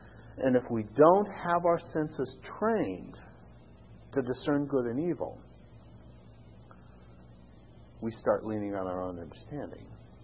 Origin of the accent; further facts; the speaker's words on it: Idaho, United States; I came from Idaho. I was a cowboy. I went and got a chemistry degree.